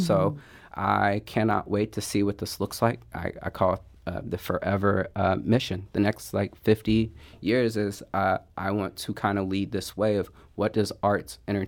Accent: Illinois, United States; I'm from a very small town. I'm from the Illinois side, Southern Illinois.

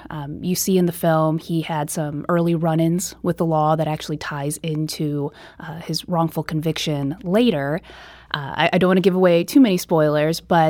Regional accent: United States; especially as an Asian American, and I'm Korean American myself, but to see that strength and to see my community in tangent with other communities coming together

